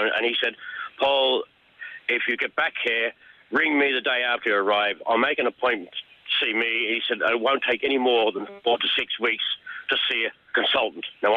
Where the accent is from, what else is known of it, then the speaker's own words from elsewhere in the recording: Australia; now in Ireland; I am Australian.